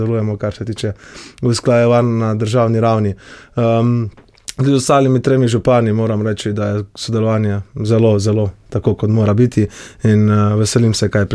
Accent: Gorizia, Slovenia; Definitivno pač prihajam z Idrijsko-Cerkljanskega

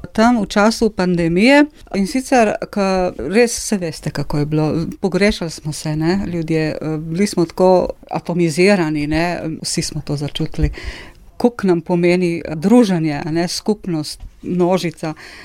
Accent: Tolmin, Gorizia, Slovenia; pol iz Tolmina sva, recimo, samo dva, ne

